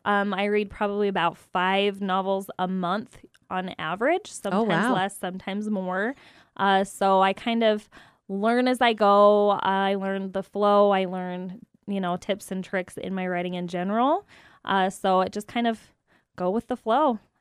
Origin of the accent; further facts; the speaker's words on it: Utah, United States; Yes, I was born and raised in Emory County, and I have been in Carbon County for about 6 years.